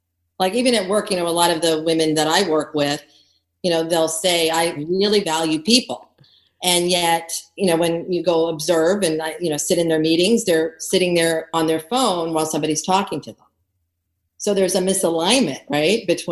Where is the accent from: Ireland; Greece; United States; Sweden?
Greece; I grew up in Greece, and in Greece, you know, I have long blonde hair at the time as a kid, right? Green eyes. I looked different.